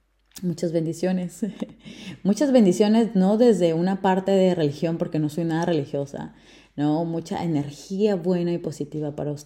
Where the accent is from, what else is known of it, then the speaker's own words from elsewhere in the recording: Peru; Pero he tenido la dicha de viajar mucho en mi país. Esos fines de semana largo, esos feriaditos, le he sacado yo el jugo, como decimos en el Perú.